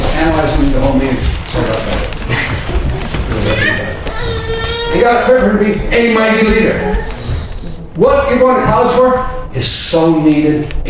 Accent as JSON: {"language": "English", "town": "Osage Beach", "region": "Missouri", "country": "United States", "said": "I'm from Osage Beach, like the lady says, and I'm from the county"}